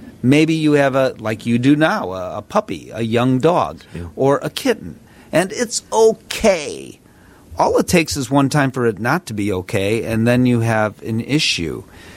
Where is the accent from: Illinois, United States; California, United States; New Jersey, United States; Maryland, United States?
Illinois, United States; Chicago; As a Chicagoan, it's warmer in the city.